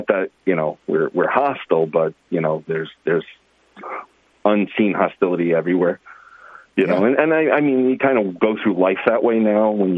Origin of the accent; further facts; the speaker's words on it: United States; now in China; as an American, you can't really get WeChat.